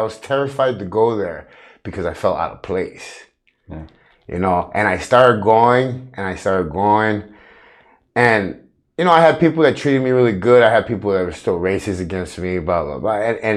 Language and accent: English; Chicago, Illinois, United States; You know, growing up in Chicago and then growing up with, you know, parents that really weren't there.